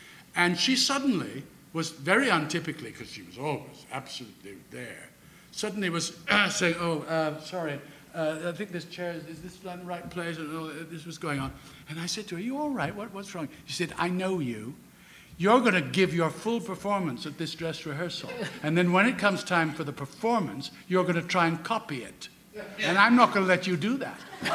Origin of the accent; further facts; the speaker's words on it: Montreal, Quebec, Canada; I was foreign. I was from Montreal